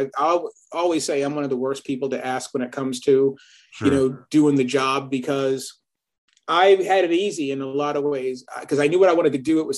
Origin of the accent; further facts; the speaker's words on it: Boston, Massachusetts, United States; it was good to be in a majority Black environment for one of the first times since I was a kid, since growing up in Boston.